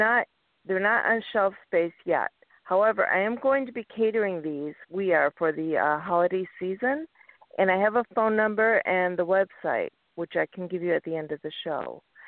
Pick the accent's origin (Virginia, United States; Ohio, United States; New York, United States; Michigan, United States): Michigan, United States; Detroit; And mind you, I'm not from Southern California, the health food center of whatever. I'm from Detroit, which is Philly cheesesteak sandwich land, right?